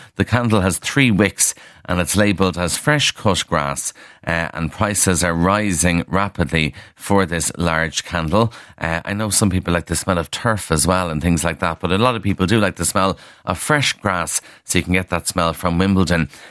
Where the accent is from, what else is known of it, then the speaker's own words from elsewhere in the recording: Leinster, Ireland; as a child growing up in Kildare, we were absolutely fascinated